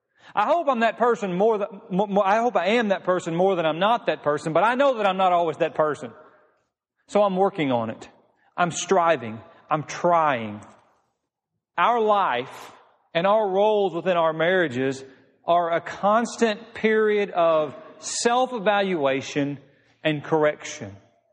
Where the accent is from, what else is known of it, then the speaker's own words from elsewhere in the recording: Missouri, United States; it used to always be my assignment whenever I was a teenager growing up in Missouri, was to lead the VBS songs